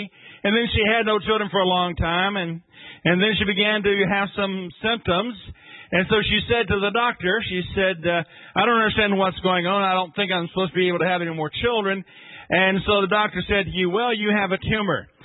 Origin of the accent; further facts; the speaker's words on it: Mount Pleasant, Tennessee, United States; also born or lived in Sandy Hook; I'm a Middle Tennessee boy. I grew up in Middle Tennessee, not too far from, well, it was pretty far from everything. Okay, but I grew up in Mount Pleasant, Tennessee, which is kind of close to Sandy Hook, which is where I really grew up